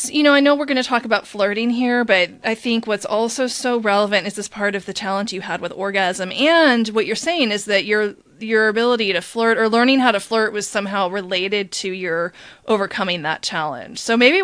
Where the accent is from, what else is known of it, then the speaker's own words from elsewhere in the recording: Midwest, United States; I'm from the Midwest where everybody goes to Catholic school.